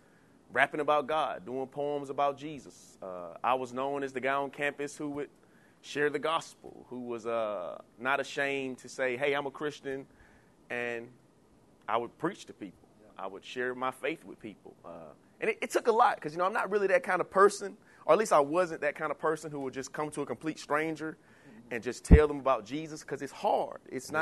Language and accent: English; Newnan, Georgia, United States; Just real quick, I'm from Georgia, a small city outside of Atlanta called Noonan. Grew up in the hood for the most part, you know, hoods are everywhere.